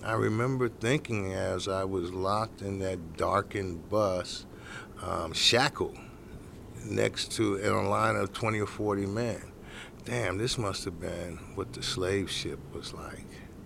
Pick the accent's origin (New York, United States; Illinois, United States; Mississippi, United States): New York, United States; No, I grew up in New York, more or less always wanted to be a lawyer